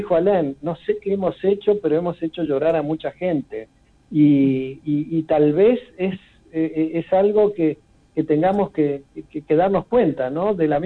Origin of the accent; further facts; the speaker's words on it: Uruguay; Es algo innato de nuestra cultura, de nuestra sociedad como uruguayos